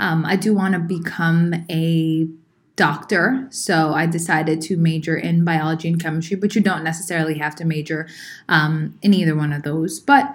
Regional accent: Ghana; Okay, so I grew up in Ghana, and I knew that many people living in the community that I was raised in were suffering

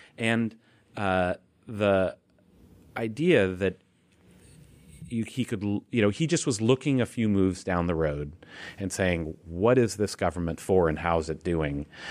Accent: Ohio, United States; It was more just what I needed was just to be growing up in Ohio

